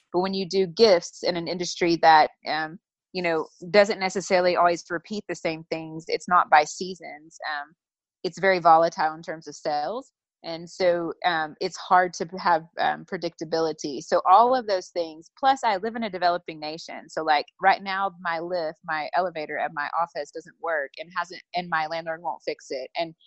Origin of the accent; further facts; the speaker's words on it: the South, United States; And so growing up in the South, I grew up with a lot of Christians.